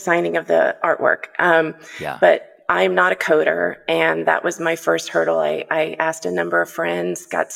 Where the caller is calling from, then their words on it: Los Angeles, California, United States; I'm calling from Los Angeles.